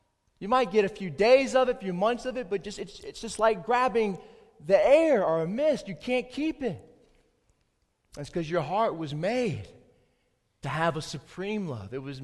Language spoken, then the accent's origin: English; Spartanburg, South Carolina, United States; the orange tabby cat named Babes that I had growing up in Spartanburg, South Carolina.